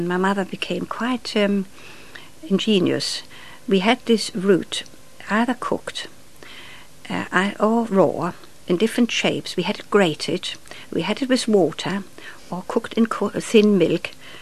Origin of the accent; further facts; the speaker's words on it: Switzerland; now in England; Yes, I feel now I'm more English than Swiss or even, I never was German, but I still go back to Germany occasionally